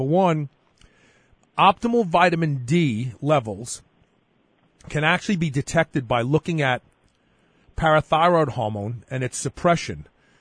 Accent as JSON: {"language": "English", "town": "Buffalo", "region": "New York", "country": "United States", "tie": "born or raised there", "said": "We're talking with Dr. Song Yao from the Roswell Park Cancer Institute in Buffalo, New York. My hometown state."}